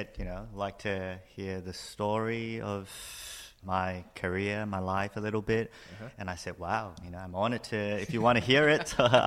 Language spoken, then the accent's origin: English; Singapore; I was born and educated in Singapore.